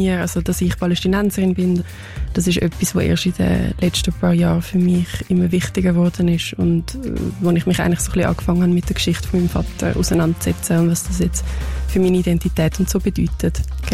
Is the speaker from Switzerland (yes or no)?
yes; Switzerland; weil ich einfach wollte als Schweizerin gelesen werden.